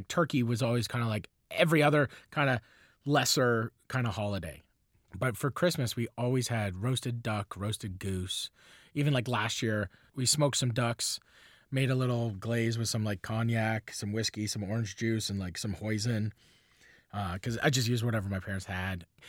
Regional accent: the Maritimes, Canada; And I grew up, you know, I'm from the Maritimes

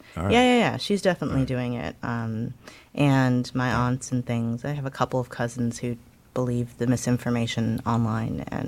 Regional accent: St. Louis, Missouri, United States; I listen to KWMU a lot because my hometown public radio station, and St. Louis and St. Louis County are renewing their mask mandates on Monday.

